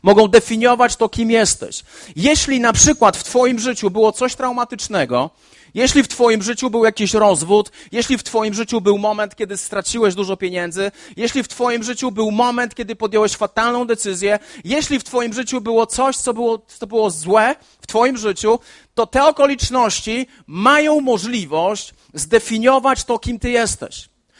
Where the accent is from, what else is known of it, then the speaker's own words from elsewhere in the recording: Olesno, Opole Voivodeship, Poland; Jestem z Olesna, to jest małe miasto, które się wyludnia. Tu nawet nie mieszka 10 tysięcy ludzi.